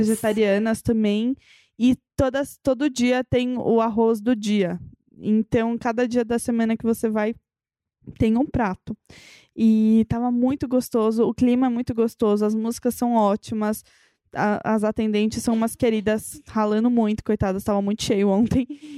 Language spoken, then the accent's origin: Portuguese; São Paulo, Brazil; E como eu sou de São Paulo, como nós somos de São Paulo